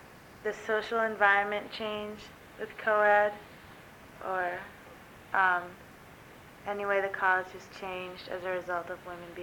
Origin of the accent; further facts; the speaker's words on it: Massachusetts, United States; Massachusetts, so about 3 hours away.